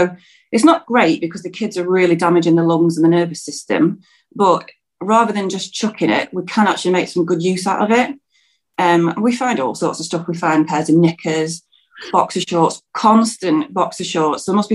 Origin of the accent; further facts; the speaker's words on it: Blackpool, North West England, United Kingdom; I'm not from here. I'm from Blackpool.